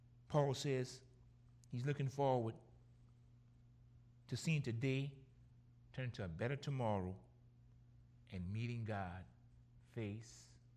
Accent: Gramercy, Louisiana, United States; You know, growing up in Gramercy, it was a wonderful thing to, I see it now, it wasn't then, but it was a wonderful thing to receive hand-me-downs.

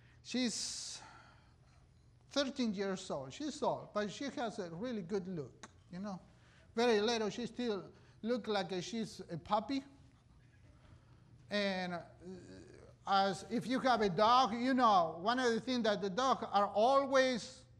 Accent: Argentina; I grew up in Argentina, very, very south.

